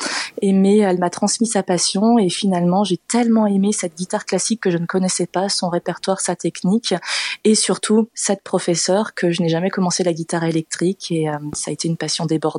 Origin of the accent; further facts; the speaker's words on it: Mont-Soleil, Bern, Switzerland; C'est un grand plaisir de revenir jouer dans ma région natale ce dimanche à Mont-Soleil-Mines.